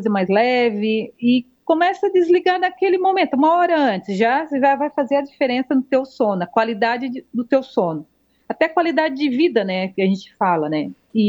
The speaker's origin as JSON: {"language": "Portuguese", "region": "Santa Catarina", "country": "Brazil", "tie": "born or raised there", "lives_now": "Criciúma, Brazil", "said": "eu sou natural de São Jero."}